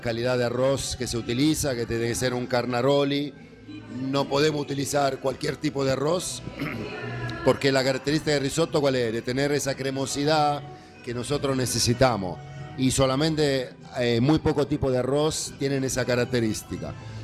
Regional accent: Apulia, Italy; Spanish is a second language; now in Buenos Aires, Argentina; Yo soy de La Puglia, nacido de La Puglia y ya del 2009 que vivo acá en Argentina.

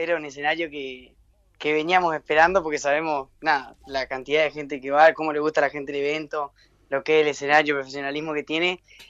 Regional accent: Gualeguaychú, Entre Ríos, Argentina; somos todos chicos de Gualeguaychú, por más que cuatro estamos viviendo, somos seis, cuatro estamos en Buenos Aires y dos están acá.

